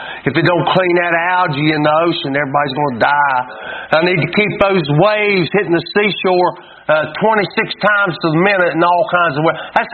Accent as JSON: {"language": "English", "country": "United States", "tie": "born or raised there", "said": "We're used to it. We grew up in America."}